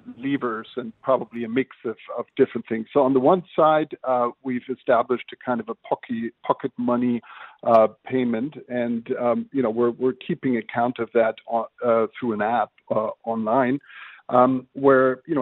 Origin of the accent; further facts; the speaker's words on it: Germany; I'm originally from Germany